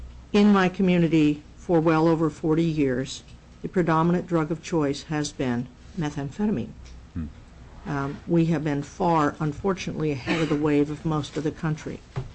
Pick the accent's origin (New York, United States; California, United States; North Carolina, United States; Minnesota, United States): California, United States; I am from Butte County, California, and I am a special assistant district attorney in that county of approximately 215,000 people.